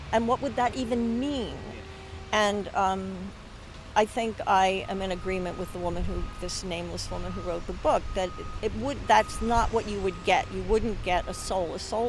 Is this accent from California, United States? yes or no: no; Philadelphia, Pennsylvania, United States; Oh, it was when I was growing up in Philadelphia.